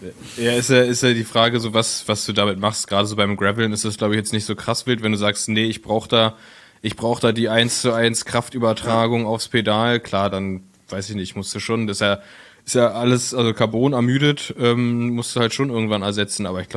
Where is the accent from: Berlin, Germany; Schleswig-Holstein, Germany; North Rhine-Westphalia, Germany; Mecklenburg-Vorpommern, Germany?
Berlin, Germany; dass man als Berliner schon denkt